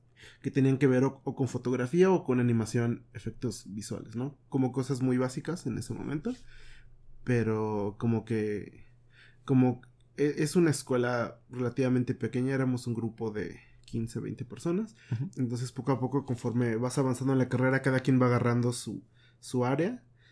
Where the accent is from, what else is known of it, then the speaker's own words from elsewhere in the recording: Texcoco, State of Mexico, Mexico; No, en realidad yo soy de Texcoco, estaba en México.